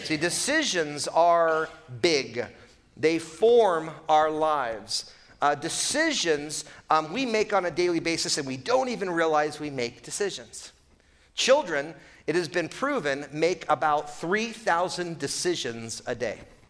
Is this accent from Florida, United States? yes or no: no; Portland, Oregon, United States; now in Fresno, United States; is God calling us from Portland, my hometown, to Fresno, my wife's hometown? Obviously, we moved to Fresno.